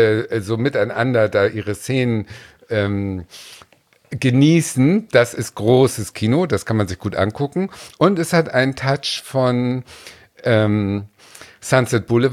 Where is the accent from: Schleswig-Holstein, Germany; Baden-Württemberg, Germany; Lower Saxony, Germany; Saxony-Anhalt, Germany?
Schleswig-Holstein, Germany; born there; Ich bin ja geboren in der Nähe von Ahrensburg.